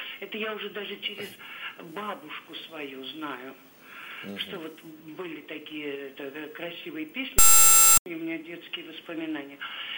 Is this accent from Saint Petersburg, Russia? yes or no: yes; Saint Petersburg, Russia; Я из Санкт-Петербурга.